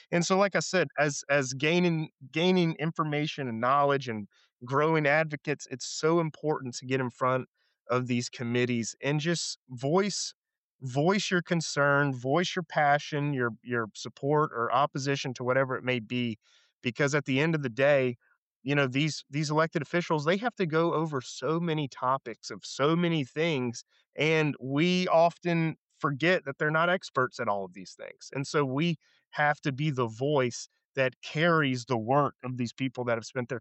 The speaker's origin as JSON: {"language": "English", "region": "Louisiana", "country": "United States", "said": "Like I said, I'm from Louisiana. I live in Louisiana, but we're equally as involved in matters from Maine to Texas"}